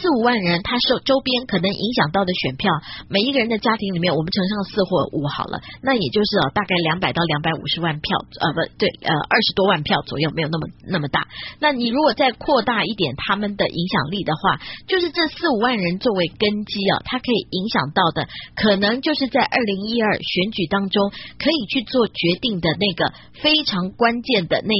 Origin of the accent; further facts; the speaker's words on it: Taiwan; 我们台湾人吞得下去吗？你吞得下去吗？我吞不下去。